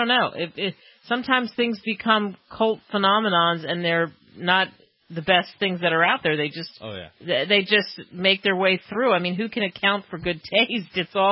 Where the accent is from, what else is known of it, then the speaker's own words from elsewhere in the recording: Northeast, United States; I grew up in the Northeast, and there'd be people in overpasses.